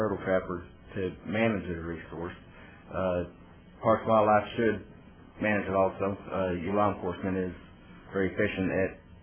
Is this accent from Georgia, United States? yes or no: no; Gordon, Texas, United States; I'm from Gordon. It's a small town in north central Texas.